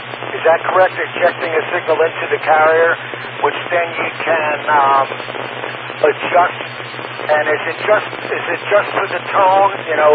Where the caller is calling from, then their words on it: Queens, New York, United States; I am transmitting from Queens with a Mac mount on the fire escape